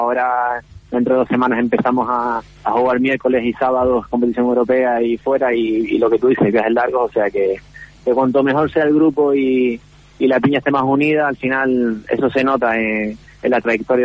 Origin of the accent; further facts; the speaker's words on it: Canary Islands, Spain; más siendo canario y que llevaba seis años viviendo fuera y jugando fuera, ya tenía ganas de ir a casa